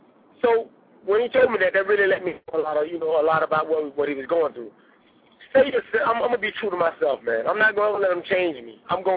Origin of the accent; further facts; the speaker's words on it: California, United States; I know, as a Californian, I know as a brother